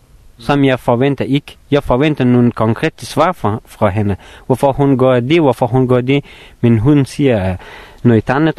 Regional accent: Afghanistan; Danish is a second language; now in Denmark; jeg er opvokset i Afghanistan, og jeg har oplevet en masse dårlige hele mit liv

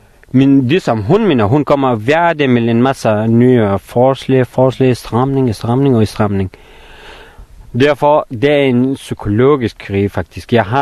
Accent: Afghanistan; Danish is a second language; now in Denmark; jeg er opvokset i Afghanistan, og jeg har oplevet en masse dårlige hele mit liv

